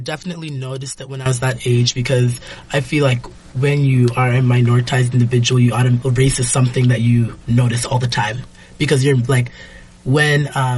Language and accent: English; Ghana; also born or lived in South Africa; now in Ames, United States; I'm originally from Ghana, but I was born in South Africa, where I lived for some time before moving to Ames, Iowa. And I lived here all throughout elementary school, moved away for some time, and then came back for my high school experience.